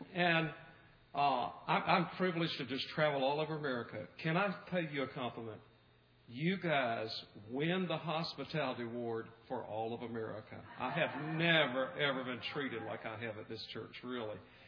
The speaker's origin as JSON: {"language": "English", "region": "the South", "country": "United States", "accent": "Southern", "said": "I hope my southern accent will not throw you off too bad."}